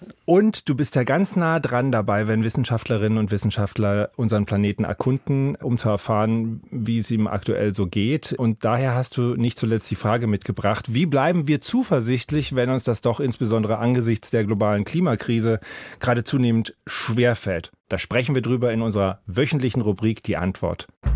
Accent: Berlin, Germany; born there; Wir sind beide in West-Berlin geboren.

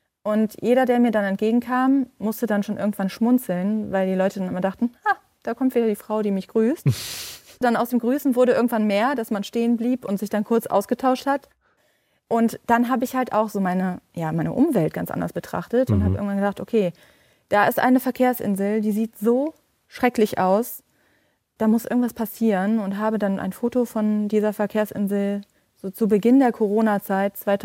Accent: Mönchengladbach, North Rhine-Westphalia, Germany; also born or lived in Viersen; Ich bin in Viersen geboren, das ist nicht weit entfernt von Mönchengladbach und bin aber immer schon hier groß geworden, hab dann so ein paar Jahre lang mal so die Welt erkundet, habe gedacht, okay, ich ziehe mal nach Düsseldorf und ich ziehe mal nach Krefeld.

